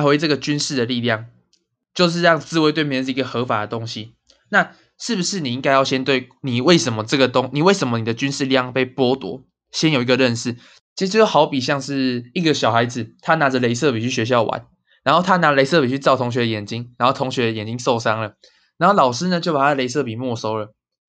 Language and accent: Chinese; Taiwan; 那我们身为台湾人，我们更不应该去帮他们护航